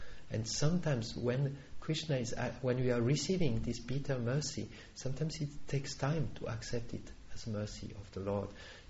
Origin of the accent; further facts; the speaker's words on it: Switzerland; So I said, "I'm from Switzerland."